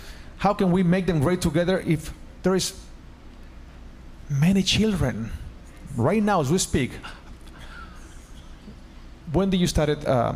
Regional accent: Mexico; now in United States; I'm from Mexico. I love Mexico.

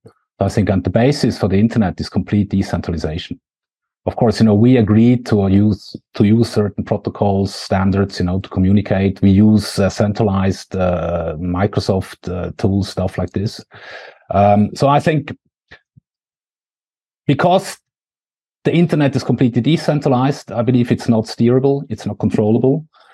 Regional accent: Switzerland; accent: Swiss; Of course, can't be my Swiss accent.

